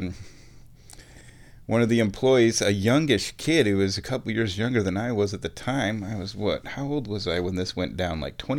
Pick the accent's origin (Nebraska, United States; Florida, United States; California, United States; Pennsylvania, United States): Nebraska, United States; Omaha; The kid finds out that we're from Omaha.